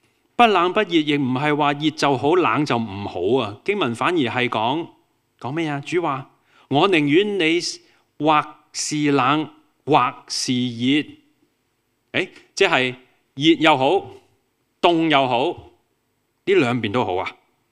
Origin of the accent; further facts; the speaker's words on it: Hong Kong; 其實我哋作為香港人，我哋都好理解嘅。